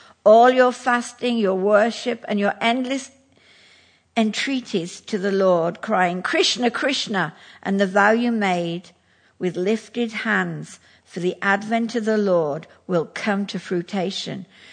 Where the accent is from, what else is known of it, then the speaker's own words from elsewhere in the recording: England, United Kingdom; in London, obviously, I'm English